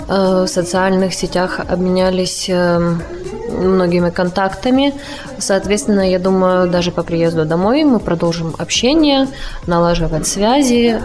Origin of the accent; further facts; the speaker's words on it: Donetsk Oblast, Ukraine; Мы приехали из Донецкой Народной Республики.